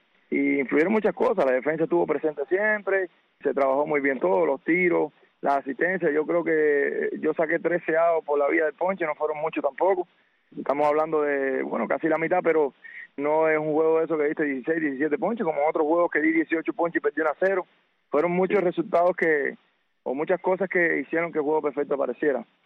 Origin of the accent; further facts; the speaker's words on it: Cuba; moved away as an adult; yo vine básicamente lesionado de Cuba. Yo vine de Cuba prácticamente sin poder tirar, como decimos nosotros.